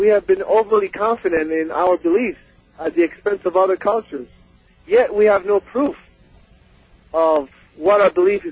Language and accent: English; Oneonta, New York, United States